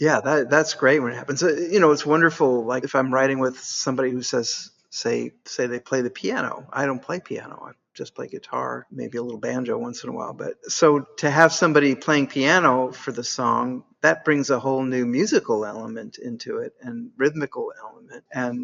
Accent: Park Forest, Illinois, United States; Near Chicago, in a little town called Park Forest on the south side.

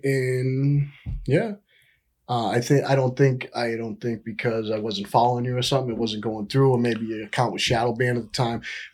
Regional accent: Brockton, Massachusetts, United States; From where I come from, you know, I grew up in Brockton.

